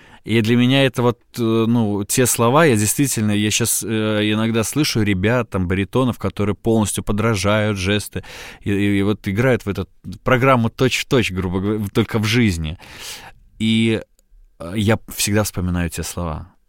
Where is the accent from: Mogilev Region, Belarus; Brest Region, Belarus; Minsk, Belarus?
Mogilev Region, Belarus; Bykhaw; born there; я родился в Быхове, маленький город, Могилевская область, Белоруссия.